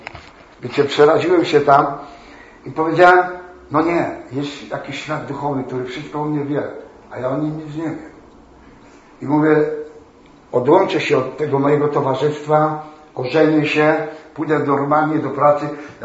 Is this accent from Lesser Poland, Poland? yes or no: yes; Oświęcim, Lesser Poland, Poland; now in Warsaw, Poland; ja pochodzę z Oświęcimia, z Warszawy, mam żonę, dlatego teraz mieszkam w Warszawie.